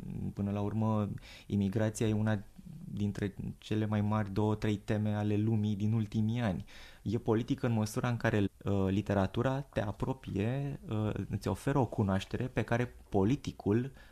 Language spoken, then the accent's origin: Romanian; Romania; fiește că sunt român